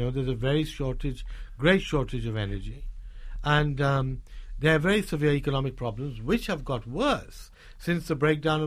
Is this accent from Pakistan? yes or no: yes; Lahore, Punjab, Pakistan; You know, for example, in Lahore, there's been, my hometown, there's been no gas for over 6 months.